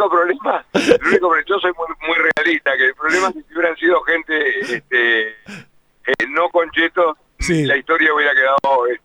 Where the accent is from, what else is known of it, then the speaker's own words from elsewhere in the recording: Uruguay; El Maracaná sí lo tomo como uruguayo